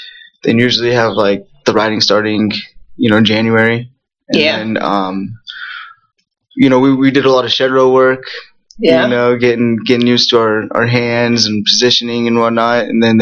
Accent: San Diego, California, United States; Yeah, I'm from

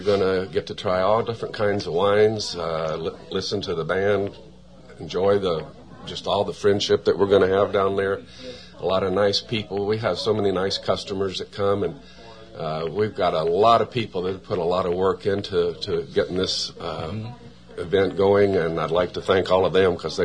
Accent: Lexington, Kentucky, United States; Matter of fact, when people ask me at the store, where are you from? I tell them I was born two blocks up the street.

